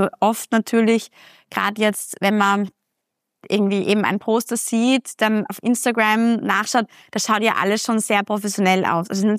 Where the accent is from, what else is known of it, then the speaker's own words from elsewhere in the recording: Austria; Das ist bei uns in Österreich sind das 4 Wochen.